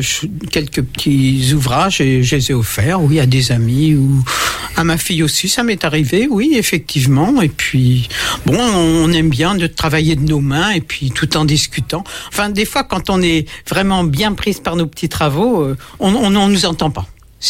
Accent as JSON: {"language": "French", "town": "Paris", "region": "Île-de-France", "country": "France", "lives_now": "Angers, France", "said": "Je suis parisienne, mais je suis venue à Angers, ça fait 8 ans et demi."}